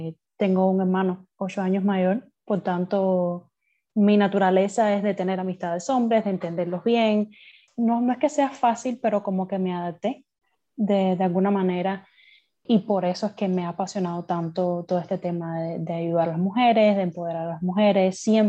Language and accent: Spanish; Cuba; moved away; tú eres cubano, yo soy cubana, enseguida hicimos una amistad bien bonita.